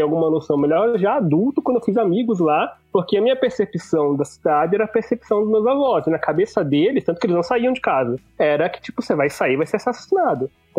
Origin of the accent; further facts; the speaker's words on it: Recife, Pernambuco, Brazil; born there; eu nasci em Recife, porque eu ando em São Paulo, mas tava sempre de férias em Recife, e como eu falei, meus avós de Recife